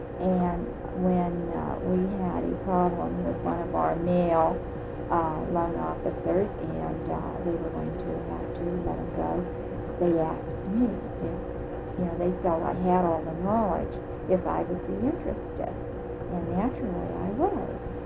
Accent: Youngstown, Ohio, United States; I was born and raised in Youngstown. I attended a school that no longer exists, Connelly.

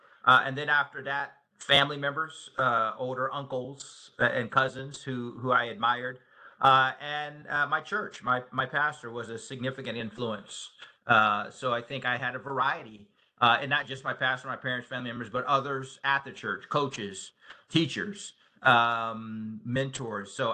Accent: Youngstown, Ohio, United States; I'm from Youngstown, Ohio. I grew up in Youngstown, Ohio, and spent the majority of my life there.

